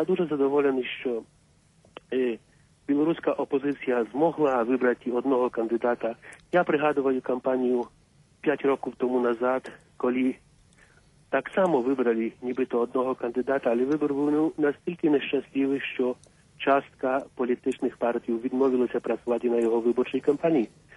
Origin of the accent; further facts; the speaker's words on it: Poland; Ukrainian is a second language; now in Prague, Czechia; Я цієї мови в школі не вивчав. Я є білорус, який народжений в Польщі, який там прожив своє життя.